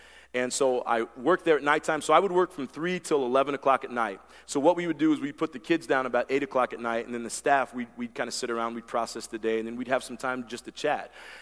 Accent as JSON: {"language": "English", "region": "Indiana", "country": "United States", "tie": "born or raised there", "said": "the whole philosophy and theology that I grew up with in my hometown back in Indiana was let go and let God."}